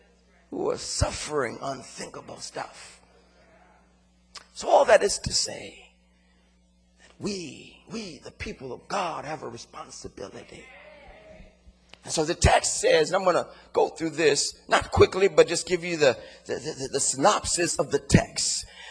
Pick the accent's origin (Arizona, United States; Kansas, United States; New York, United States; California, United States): California, United States; Los Angeles; I'm a kid from South Central LA, y'all.